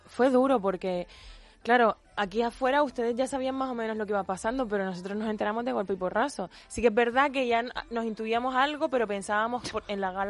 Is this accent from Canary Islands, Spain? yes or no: yes; Canary Islands, Spain; now in Madrid, Spain; Salí de Canarias y me vine para Madrid solo para hacer el musical.